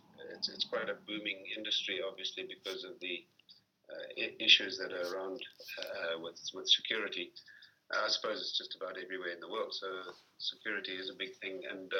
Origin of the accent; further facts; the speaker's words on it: Durban, KwaZulu-Natal, South Africa; down in Durban is my hometown and that's where I'm calling you from at the moment.